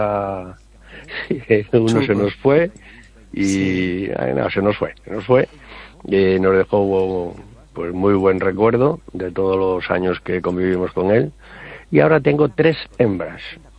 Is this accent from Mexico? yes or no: no; Spain; soy español de a pie